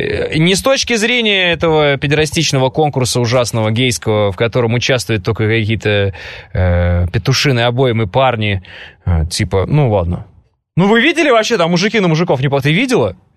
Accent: Russia; я могу приехать на Украину и сказать, ребята, привет, я из России.

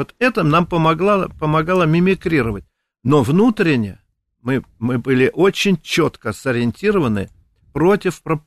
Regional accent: Russia; Я понял, что я россиянин

